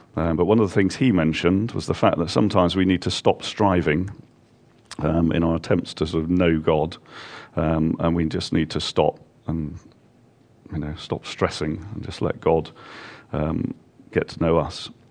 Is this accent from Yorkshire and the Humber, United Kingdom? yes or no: no; East of England, United Kingdom; we did get married very young because I come from Norfolk, so you obviously get married really young there.